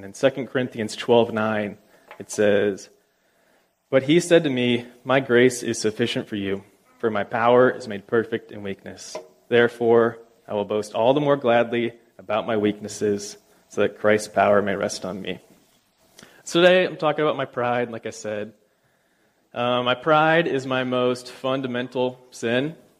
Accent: Orlando, Florida, United States; I grew up in Orlando, Florida, as the youngest of four brothers.

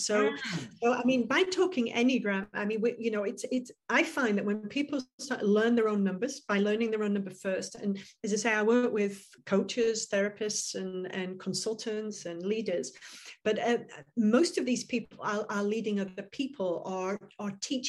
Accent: England, United Kingdom; I put brilliant in there because I'm an English woman and we use brilliant a lot.

